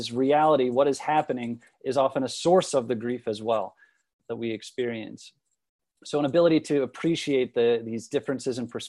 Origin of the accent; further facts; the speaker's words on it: Canada; The fact that I grew up in Canada, the fact that I moved around a lot